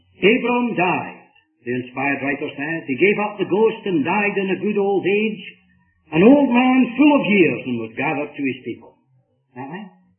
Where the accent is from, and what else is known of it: Kilmarnock, Scotland, United Kingdom